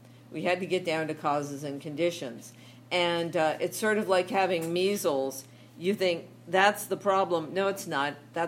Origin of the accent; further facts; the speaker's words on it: Los Angeles, California, United States; I'm from Southern California in West Los Angeles at the meeting place on Idaho.